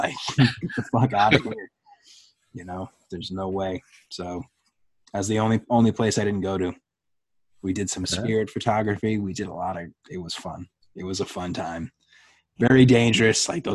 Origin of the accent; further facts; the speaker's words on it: New England, United States; that kind of is how it is growing up in New England.